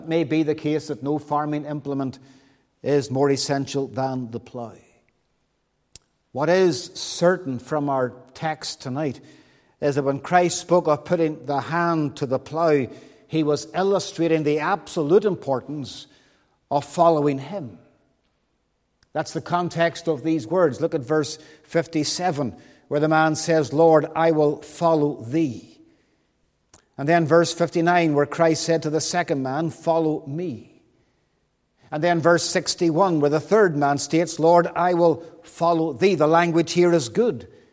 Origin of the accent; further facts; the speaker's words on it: Londonderry, Northern Ireland, United Kingdom; now in Omagh, United Kingdom; I'm from Londonderry, as I've mentioned.